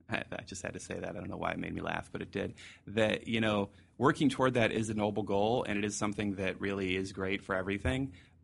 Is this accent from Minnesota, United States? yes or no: no; Detroit, Michigan, United States; okay, I'm from Detroit.